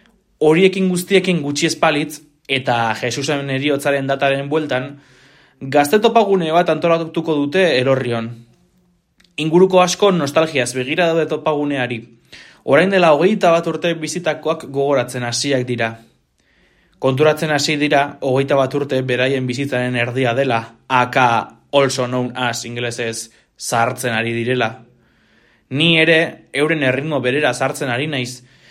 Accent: Abadiño, Basque Country, Spain; Abadinarra naiz eta ez dut nire herrian horrelako lanketarik bizi izan.

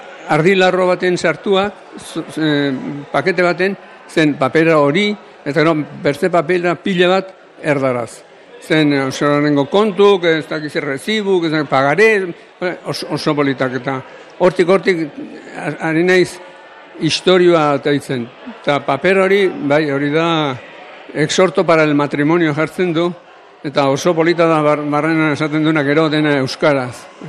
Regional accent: Alsasua, Navarre, Spain; nik altsoko nizarra naiz, altsoko gauzak izautu ditu nire herrian

